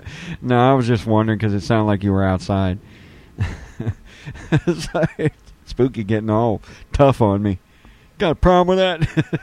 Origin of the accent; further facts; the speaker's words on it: Cincinnati, Ohio, United States; I grew up in Cincinnati, and it's just across the river from it.